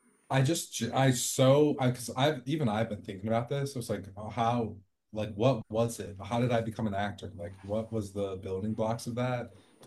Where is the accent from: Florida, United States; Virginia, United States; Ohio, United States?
Virginia, United States; I'm from Southern Virginia, military family. There was no theater, there was no film, there's no vertical, there was no art where I was growing up at all.